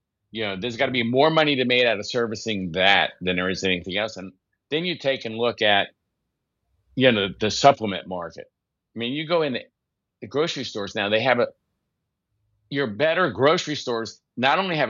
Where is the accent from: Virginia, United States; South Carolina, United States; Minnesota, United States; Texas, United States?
South Carolina, United States; Well, I grew up in South Carolina, and that's right in the middle of Tobacco Belt.